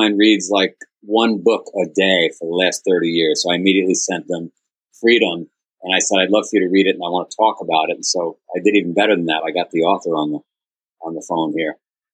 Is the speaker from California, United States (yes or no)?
no; Queens, New York, United States; You know, I grew up in Queens, New York, if you ever saw the movie Goodfellas.